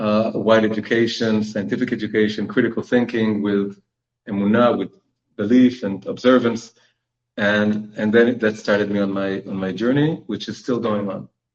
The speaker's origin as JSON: {"language": "English", "country": "Israel", "tie": "born or raised there", "said": "So I was born in Israel about 48 years ago, and I grew up in a ultra-secular home, and I was very anti-anything Jewish"}